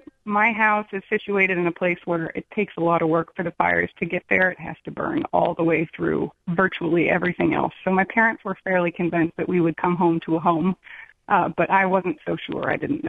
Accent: California, United States; now in San Francisco, United States; Hey there. I grew up in the San Bernardino Mountains of Southern California.

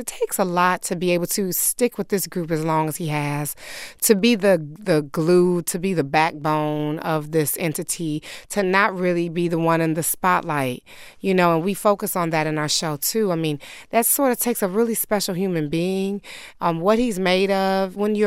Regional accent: Detroit, Michigan, United States; Well, first and foremost, I'm from Detroit.

